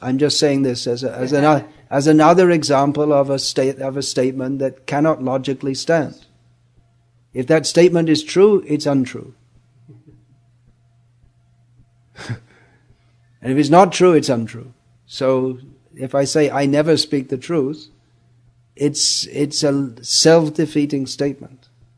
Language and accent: English; England, United Kingdom; born there; And I was born in England, dysfunctional family, went to school, nothing in particular to say.